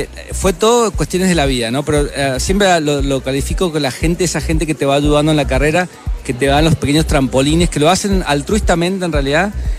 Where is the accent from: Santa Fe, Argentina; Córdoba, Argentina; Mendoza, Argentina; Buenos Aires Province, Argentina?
Mendoza, Argentina; soy argentino, soy de Mendoza en realidad. Ya. Siempre he tenido un vínculo muy estrecho con Chile, claro.